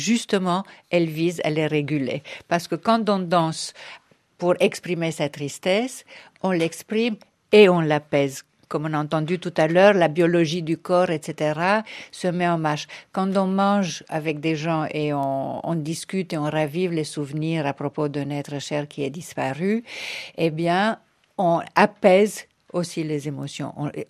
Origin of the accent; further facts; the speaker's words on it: France; Je pense que chez nous en France, si quelqu'un se mettait à danser à la suite au cimetière